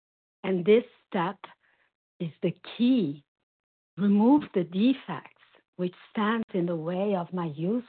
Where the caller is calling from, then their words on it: Brazil; And I'm calling from Brazil.